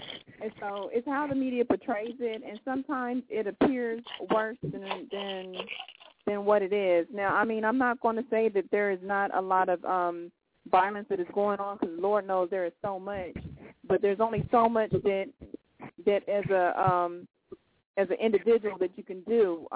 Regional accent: Chicago, Illinois, United States; now in US South; that I'm down here in the South, you know, the first thing a lot of people want to do is when they hear that I'm from Chicago is try to prejudge me.

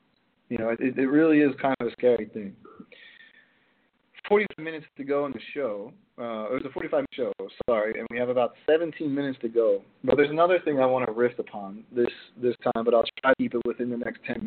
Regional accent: Philadelphia, Pennsylvania, United States; and then he pitched in my hometown, the Philadelphia Phillies, for the last four seasons of his career.

